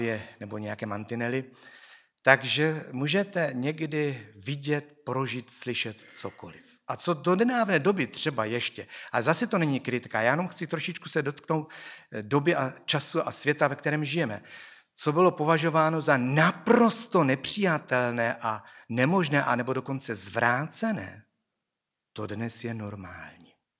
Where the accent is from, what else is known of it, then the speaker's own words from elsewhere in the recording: Moravian-Silesian Region, Czechia; pocházím ze Severní Moravy, že tam to je hodně evangelické, silně evangelické. Já jsem velmi rád za ten kraj tam, Těšínsko a tak dále. Jsem opravdu rád, že pocházím odtamtud